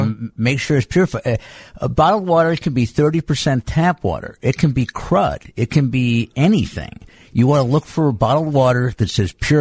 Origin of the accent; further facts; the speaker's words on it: United States; It's because I'm an American.